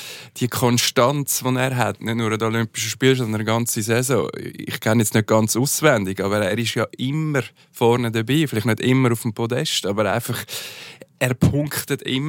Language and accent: German; Switzerland; wir sind erfolgsverwöhnt mit beiden Sportlern als Schweizer Sportfans